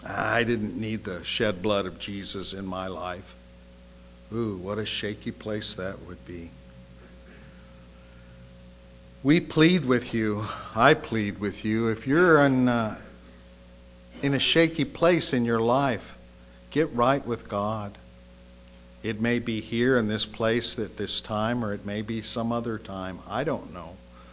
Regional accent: Oxnard, California, United States; And I grew up in Oxnard, tried to get out of California several times.

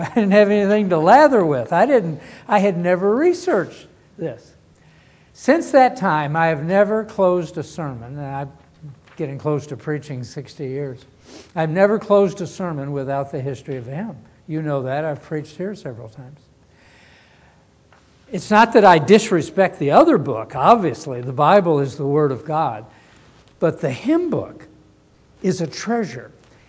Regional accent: Arkansas, United States; I was born and raised in Northeast Arkansas

